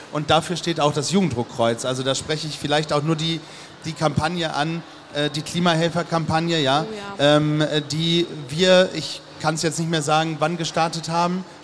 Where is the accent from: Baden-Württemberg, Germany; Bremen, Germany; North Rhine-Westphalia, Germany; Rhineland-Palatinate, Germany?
Bremen, Germany; Bremerhaven; wir kommen ja aus Bremerhaven.